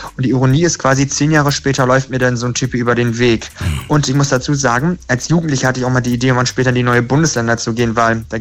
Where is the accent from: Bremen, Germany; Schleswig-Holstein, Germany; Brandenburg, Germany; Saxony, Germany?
Bremen, Germany; born there; Ich bin in Bremen geboren.